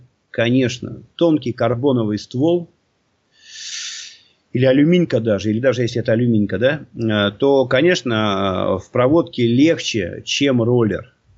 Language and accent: Russian; Russia; у меня какой-то роллер, я из России, российские охотники никаким авторитетом у них не пользуются вообще